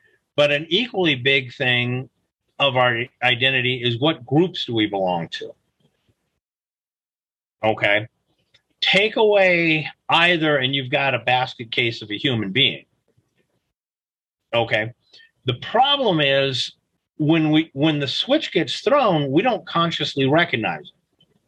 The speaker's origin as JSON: {"language": "English", "region": "Scotland", "country": "United Kingdom", "said": "I'm Scottish. I joke that, you know, my people invented the bagpipes as a weapon of war."}